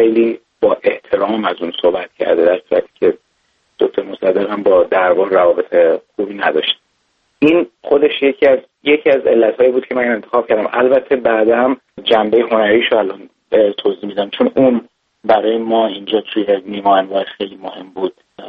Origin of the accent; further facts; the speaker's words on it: Iran; ما ایرانی هستیم